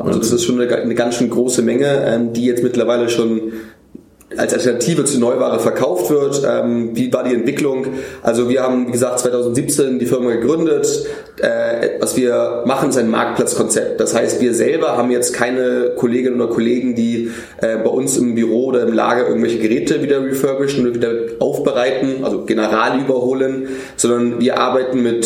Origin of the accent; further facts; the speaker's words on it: Hamburg, Germany; moved away as an adult; also born or lived in Australia / Shanghai / London; now in Munich, Germany; Ich bin einer der Gründer von Refurbed, komme ursprünglich aus Hamburg oder bin gebürtiger Hamburger. Dann hat es mich nach meinem Schulabschluss viel ins Ausland verschlagen. Ich habe in Australien gelebt, in Shanghai in China gelebt, in London in England gelebt